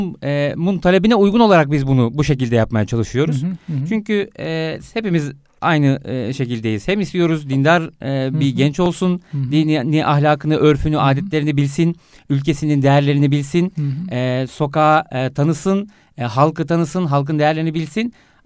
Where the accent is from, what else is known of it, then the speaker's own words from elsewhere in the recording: Black Sea Region, Turkey; 9 Eylül İlahiyat mezunuyum. Karadenizliyim.